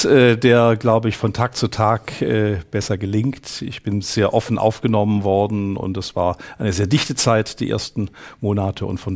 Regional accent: Stuttgart, Baden-Württemberg, Germany; ja, ich bin in Stuttgart geboren, also und in der Diözese aufgewachsen

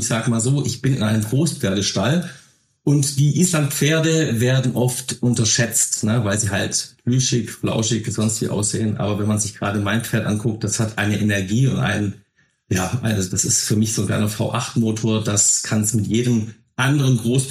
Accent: Baden-Württemberg, Germany; Und ich als Schwabe mag ja nicht, wenn was verloren geht und ich verliere.

